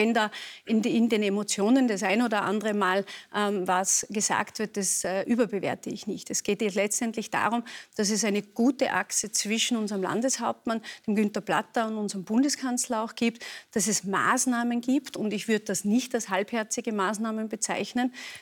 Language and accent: German; Tyrol, Austria; natürlich bin ich Tirolerin, und ein Herz schlägt für Tirol